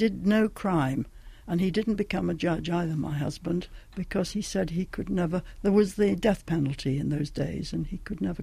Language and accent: English; North East England, United Kingdom; Oh, and I was brought up on Teesside, which was filled with coal dust